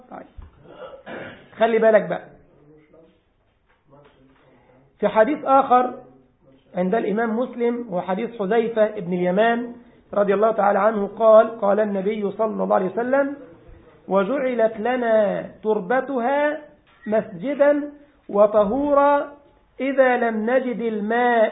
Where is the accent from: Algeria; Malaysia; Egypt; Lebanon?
Egypt; يعني عندنا في مصر الزلطة يعني الحجرة، ولكنها حجرة ملساء كده.